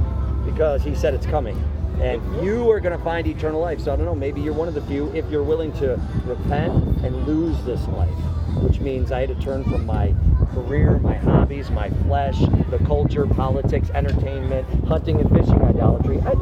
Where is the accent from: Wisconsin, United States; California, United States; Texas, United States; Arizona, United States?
Wisconsin, United States; We're originally from Wisconsin. And then we have a place that we're selling here in central Missouri.